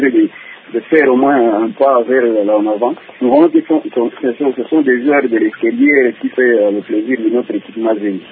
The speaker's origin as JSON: {"language": "French", "town": "Bukavu", "region": "South Kivu", "country": "DR Congo", "said": "Parce que vous regardez ici chez nous à Bukavu, quand vous regardez les stades, c'est presque un terrain là, de sable"}